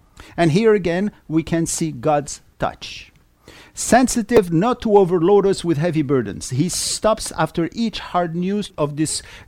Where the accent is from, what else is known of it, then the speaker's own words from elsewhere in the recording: Morocco; As I remember myself growing up in Morocco